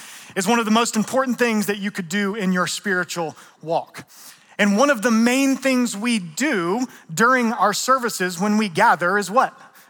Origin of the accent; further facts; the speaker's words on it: Atlanta, Georgia, United States; I'm from Atlanta. I'm an AT alien.